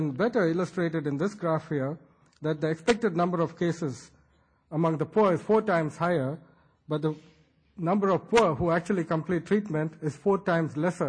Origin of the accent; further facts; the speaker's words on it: Chennai, Tamil Nadu, India; this is data from Chennai, my hometown in India